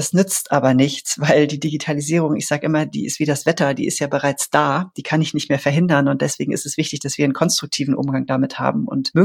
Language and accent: German; Switzerland; now in Germany; Also ich bin ja selber auch Schweizerin und ich wohne eigentlich erst seit 8 Jahren wieder in Deutschland.